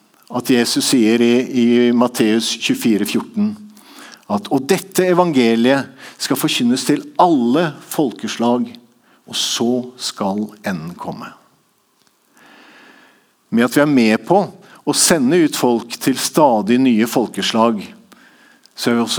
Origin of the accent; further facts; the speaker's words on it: Eastern Norway, Norway; Jeg er østlending, og jeg vet at dere i Rogaland ikke har sånn voldsom tru på østlendinger.